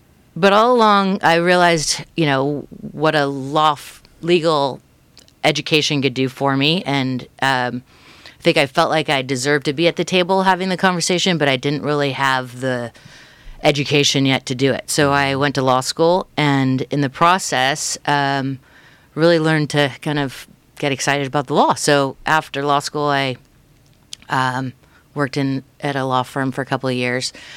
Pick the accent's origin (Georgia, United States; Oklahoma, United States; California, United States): California, United States; Newport Beach; No, in Newport Beach. I'm actually from Newport Beach, fourth generation Californian.